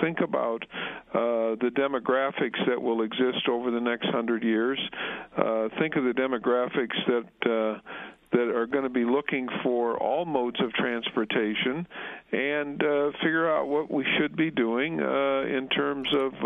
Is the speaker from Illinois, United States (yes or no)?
yes; Peoria, Illinois, United States; In my hometown of Peoria, we have a very, very significant transit system.